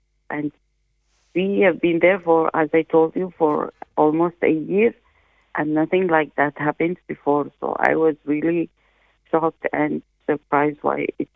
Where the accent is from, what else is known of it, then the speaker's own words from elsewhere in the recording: Sudan; because I came from Sudan, and of course, you know, there's a war there